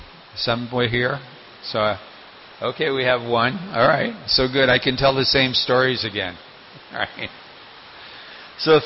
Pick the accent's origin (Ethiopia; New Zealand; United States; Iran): United States; New York; I was from New York. I was a bit cynical about so many cheaters in so many ways.